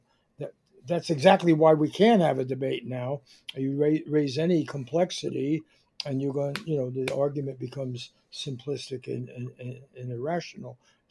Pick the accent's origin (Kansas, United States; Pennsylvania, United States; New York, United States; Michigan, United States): New York, United States; as a kid growing up in New York, I was punched in the face of more than once